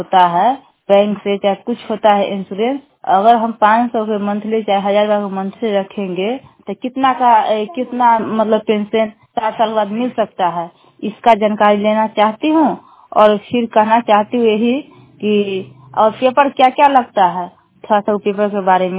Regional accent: India; बिशनपुर बथुआ के रहने वाली हूँ।

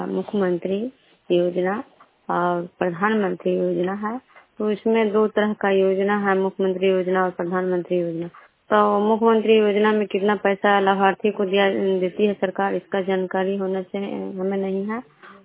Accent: Vishnupur, Bihar, India; मैं विष्णुपुर ग्राम खजुरा पंचायत नालंदा जिला नगरसा प्रखंड की निवासी हूँ।

